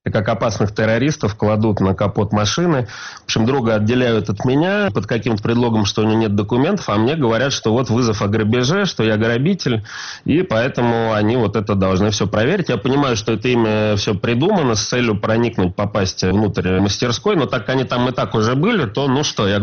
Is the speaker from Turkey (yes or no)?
no; Moscow, Russia; я москвич, в Москве зарегистрирован